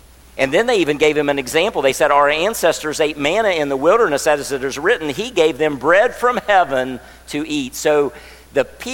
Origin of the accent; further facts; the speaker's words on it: Kaiser, West Virginia, United States; born there; I'm a native West Virginian. I was born in Kaiser, West Virginia. So I'm one of these weird people that I got mountaineer blood running in me.